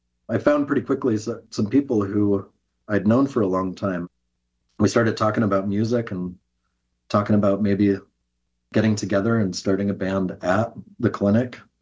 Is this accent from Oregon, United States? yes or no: yes; Eugene, Oregon, United States; I grew up in Eugene, Oregon, where I work now as a psychotherapist.